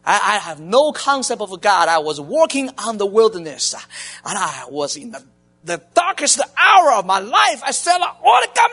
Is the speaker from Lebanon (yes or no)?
no; Shanghai, China; English is a second language; moved away as an adult; The first day, I'm so excited. I come from Shanghai. How about you? I'm practicing my English.